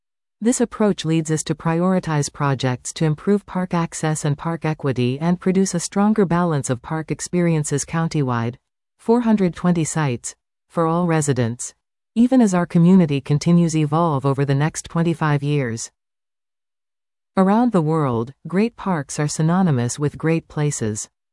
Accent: Reston, Virginia, United States; I grew up in Reston with Lake Fairfax Park as my backyard. That's where I fell in love with nature

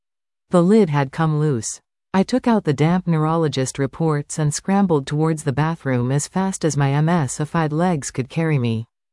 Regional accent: Golden, British Columbia, Canada; I recalled when I was a young teen and saw him wheel through my hometown of Golden, BC.

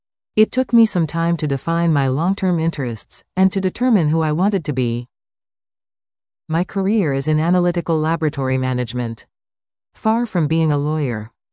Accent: Welland, Ontario, Canada; Growing up in Welland, Fonthill, I was afforded freedom of space.

